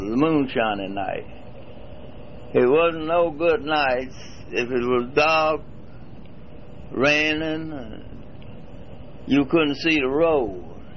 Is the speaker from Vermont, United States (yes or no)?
no; Alabama, United States; born there; also born or lived in Cleveland; And I was born in Madison County, Alabama, Madison County.